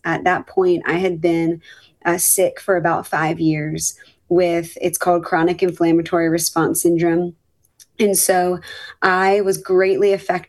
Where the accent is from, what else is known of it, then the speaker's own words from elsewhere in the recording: Pennsylvania, United States; now in Nashville, United States; I am originally from Pennsylvania, now living in the Nashville area of Tennessee.